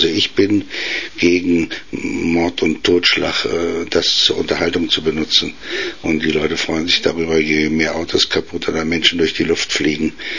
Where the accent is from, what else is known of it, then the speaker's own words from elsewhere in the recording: Berlin, Germany; und natürlich auch in Berlin, in meiner Heimatstadt